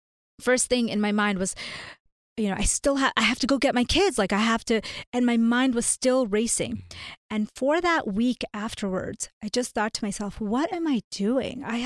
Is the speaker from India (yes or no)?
yes; India; now in United States